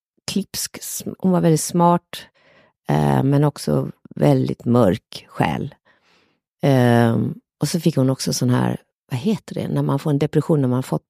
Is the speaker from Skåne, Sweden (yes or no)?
yes; Skåne, Sweden; born or raised there; also born or lived in Kalmar